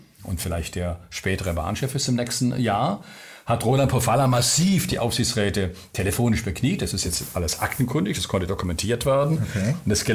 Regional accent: Baden-Württemberg, Germany; Ich bin selber Schwabe.

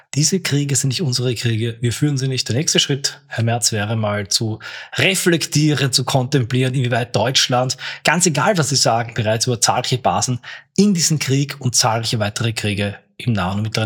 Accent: Austria; Dennoch aber frage ich mich als Österreicher

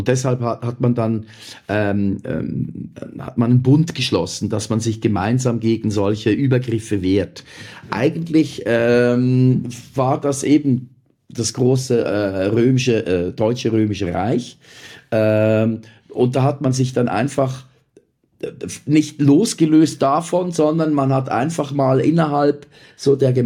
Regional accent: Zug, Switzerland; also ich komme aus dem Kanton Zug.

